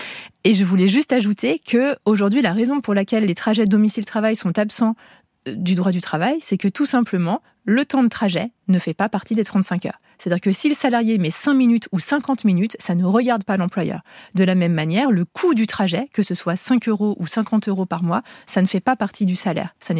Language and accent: French; Lyon, Auvergne-Rhône-Alpes, France; Moi, je suis lyonnaise.